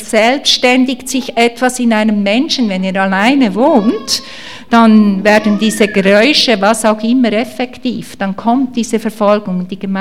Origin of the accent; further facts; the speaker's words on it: Switzerland; now in Germany; Ich habe das gelernt, also als Schweizerin in Deutschland.